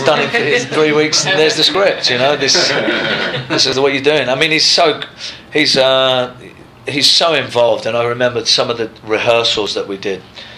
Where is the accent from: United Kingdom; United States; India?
United Kingdom; I'm not as big a soccer fan as people might imagine, being British.